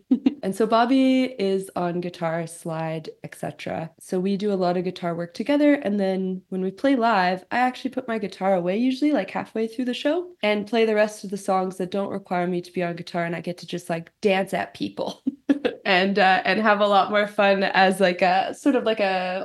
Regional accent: Nanton, Alberta, Canada; I'm from Nanton, Alberta originally. Shout out to that 2,000 people town.

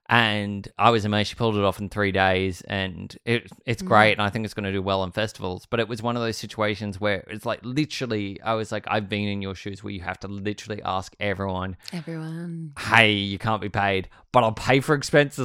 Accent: Sydney, New South Wales, Australia; it was really weird because I grew up in Sydney

